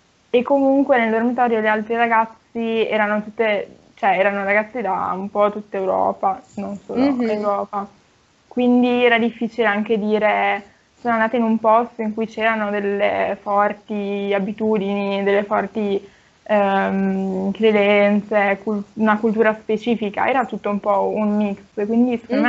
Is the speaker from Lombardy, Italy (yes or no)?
no; Reggio Emilia, Emilia-Romagna, Italy; io sono di Reggio Emilia, quindi vabbè, che fosse Emilia si sapeva, è piccola città vicino a Bologna